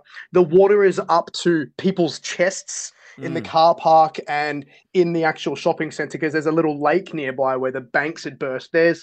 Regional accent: Queensland, Australia; I grew up in Queensland, so you can imagine the tropical thunderstorms that hit up there

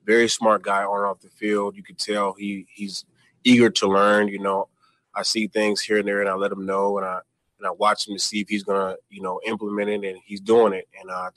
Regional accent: the South, United States; that I'm from the South, so everyone I know always talks about SEC.

